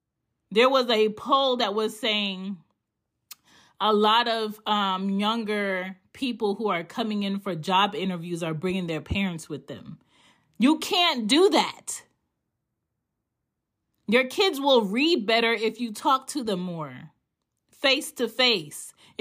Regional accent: United States; first language English; if I take myself out of the United States, where I was born and raised, and my first language is English

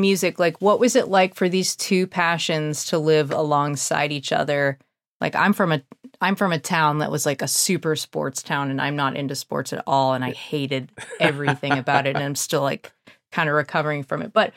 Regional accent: New England, United States; New England.

